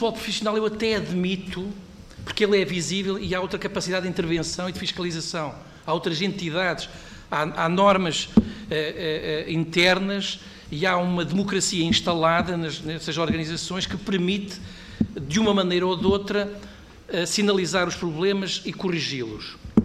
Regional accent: Bragança, Portugal; Eu sou de Bragança

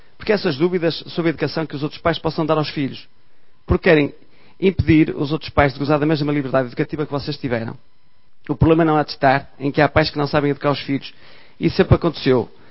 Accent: Norte, Portugal; Venho do Minho, talvez como se note.

